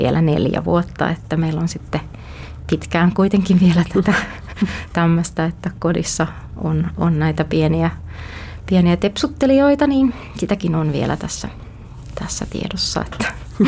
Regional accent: Lapua, South Ostrobothnia, Finland; Mä oon kasvanut Etelä-Pohjanmaalla, Lapualla ja oon perheen suus.

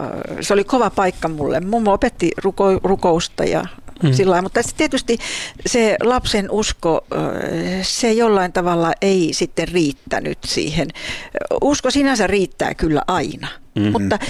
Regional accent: Akaa, Pirkanmaa, Finland; Mä tulin tuolta Akasta. Akaan Toijalasta.

